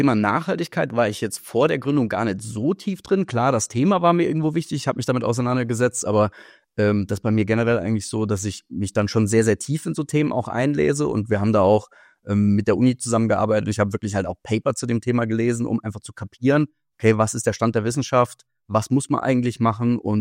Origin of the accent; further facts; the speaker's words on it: Saarland, Germany; ich bin gebürtiger Saarländer und bin jetzt auch wieder im Saarland zurück. Und bin aber zum Studium nach Darmstadt gegangen, an die TU Darmstadt